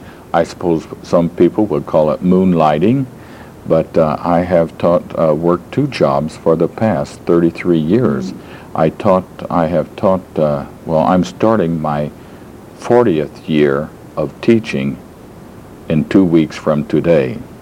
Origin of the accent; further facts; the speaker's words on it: Carlinville, Illinois, United States; Well, I was born in Carlinville, Illinois, which is about 40 miles south of Springfield. And I grew up and was educated in the Carlinville schools all the way through high school.